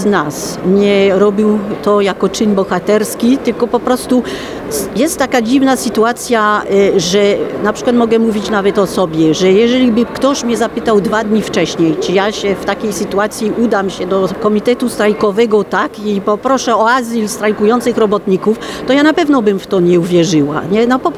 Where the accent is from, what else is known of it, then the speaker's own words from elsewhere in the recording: France; Polish is a second language; now in Poland; ja wiedziałam jako Francuzka, co mnie czeka w takim momencie, jak jest stan wojenny w Polsce.